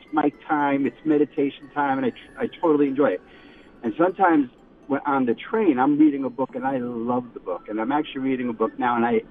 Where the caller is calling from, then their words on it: Rockaway, New York, United States; I'm calling from Rockaway, New York.